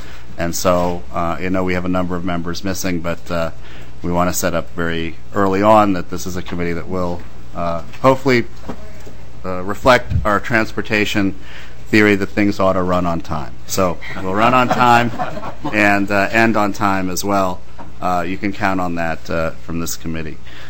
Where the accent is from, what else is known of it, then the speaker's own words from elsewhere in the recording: Cincinnati, Ohio, United States; growing up in Cincinnati, Ohio, my dad used to once in a while take us to the Greater Cincinnati Airport